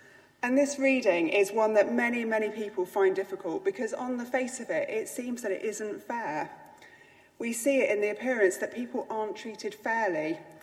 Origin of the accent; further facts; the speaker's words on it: United Kingdom; It's something, I think, in our national identity, what's fair and what's unfair.